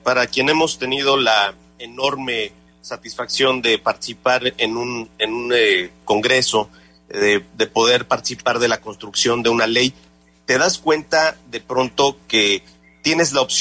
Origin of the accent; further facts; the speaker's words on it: Mexico; Ya se les olvidó que todos somos mexicanos